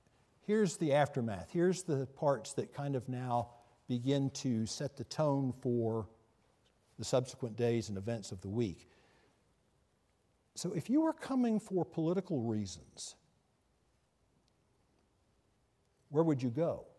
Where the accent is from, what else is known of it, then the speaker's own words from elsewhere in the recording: Charleston, South Carolina, United States; growing up in Charleston, some of you know this, if you've ever been in that context, you know Charlestonians are as a horse of another color.